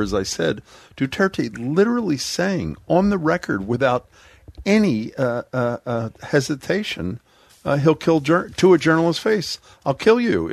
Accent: Philadelphia, Pennsylvania, United States; because I'm from Philadelphia, not far away.

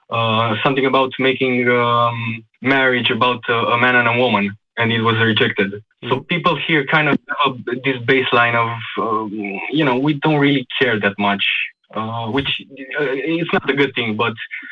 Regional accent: Romania; now in United States; growing up in Romania, I've noticed that you know, there is sexism, sure, but I know it's kind of muffled here.

